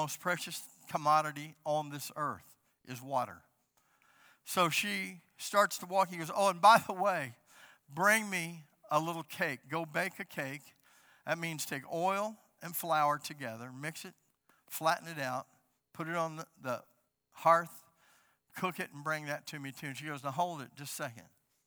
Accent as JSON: {"language": "English", "region": "Alabama", "country": "United States", "said": "I'm from the South, and we have a time where I'm from. I mean, I have a time. Alabama talk."}